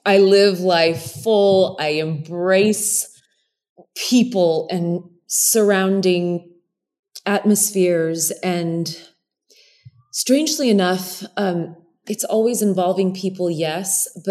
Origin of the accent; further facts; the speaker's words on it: El Paso, Texas, United States; I'm originally from El Paso, as you know, and I was raised by … as an only child there in the Lower Valley, right off Zaragoza and North Loop.